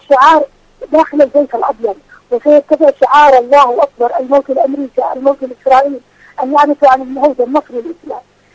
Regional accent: Yemen; حتى الطفله عندنا في اليمن

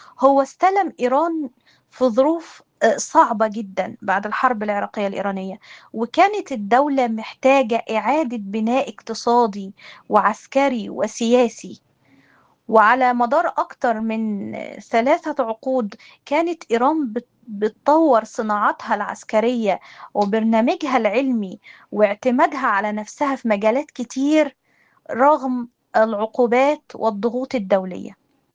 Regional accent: Egypt; فأنا كمصرية بشوف إننا مش بنتكلم عن رجل دين أو قائد سياسي فقط

